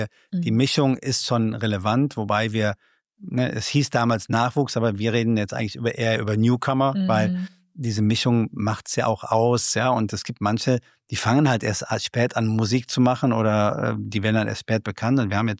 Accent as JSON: {"language": "German", "town": "Rösrath", "region": "North Rhine-Westphalia", "country": "Germany", "said": "also ich komme persönlich aus Rösrath, ja, also wir reisen dann auch immer an und machen das."}